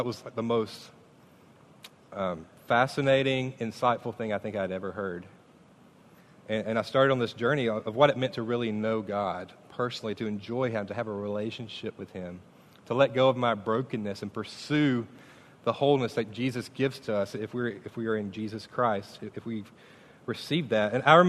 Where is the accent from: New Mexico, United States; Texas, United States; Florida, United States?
Florida, United States; Mayo; in the church that I grew up in Mayo, the great town of Mayo, Florida, we would sing hymns